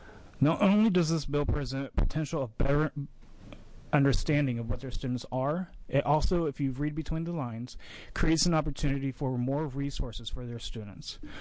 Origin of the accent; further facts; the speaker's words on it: Fairmount, Indiana, United States; I'm actually originally from Fairmount, which is 45 minutes north of Earl College.